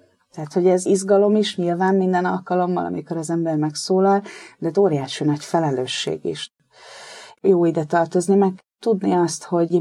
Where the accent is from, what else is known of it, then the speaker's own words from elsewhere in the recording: Esztergom, Komárom-Esztergom, Hungary; Esztergomba. Én esztergomi vagyok.